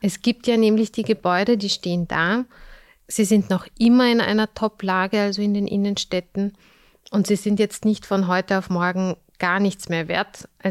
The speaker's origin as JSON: {"language": "German", "country": "Austria", "said": "weil die Strafen bei uns in Österreich zumindest für einen Milliardenkonzern jetzt auch nicht so hoch sind."}